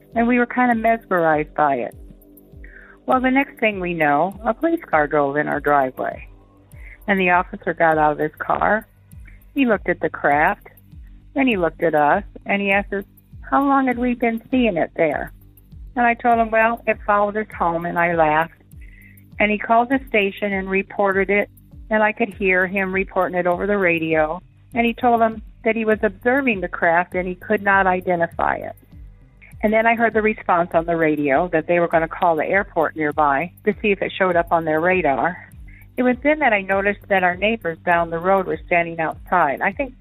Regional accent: New Haven, Indiana, United States; I was born in Fort Wayne, Indiana, and we lived in a small town near there, New Haven, Indiana. It was kind of a rural area just outside of Fort Wayne.

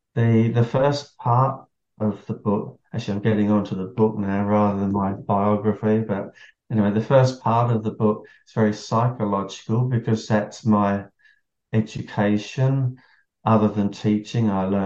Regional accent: England, United Kingdom; moved away as an adult; now in Australia; I grew up in the Church of England. I grew up in England, actually.

